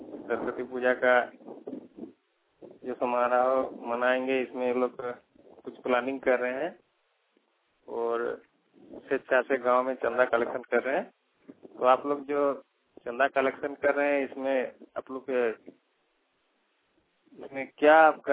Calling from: Jharkhand, India; पूर्वी सिंहभूम, झारखंड, बड़ागड़ा प्रखंड से बोल रहा हूँ। ये मेरा गांव, हम एक गांव में है जातकटा

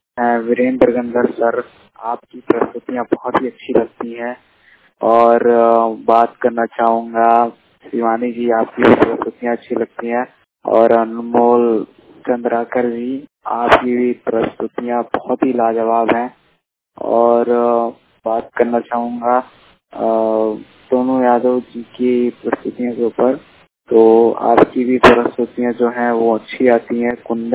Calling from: Lucknow, Uttar Pradesh, India; मैं यूपी के लखनऊ जिले से … बात कर रहा हूँ

